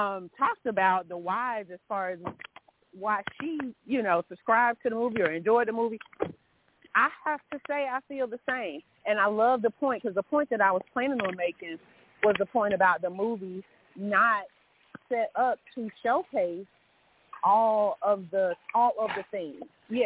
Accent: Atlanta, Georgia, United States; I grew up here in Atlanta in a very kind of close-knit culture, race first, if you will, community.

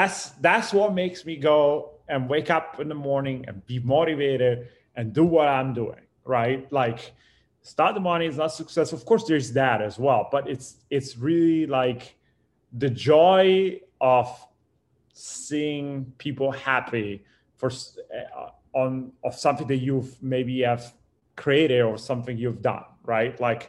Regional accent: Italy; moved away as an adult; now in Los Angeles, United States; here in LA, actually, I moved originally from Italy. I moved here like about like 13 years ago.

